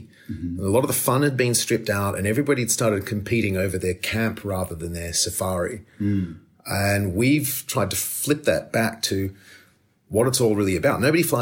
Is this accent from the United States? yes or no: no; Australia; moved away as an adult; now in Africa; I grew up in Australia, but somehow never felt like I fit there.